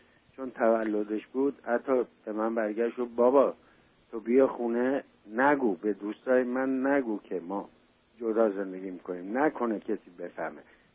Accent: Iran; ما ایرانی هستیم، من ارمنی هستم

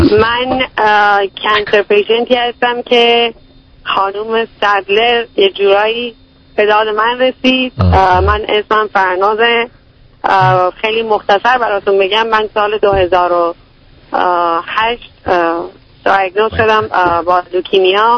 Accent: Iran; به عنوان یه ایرانی

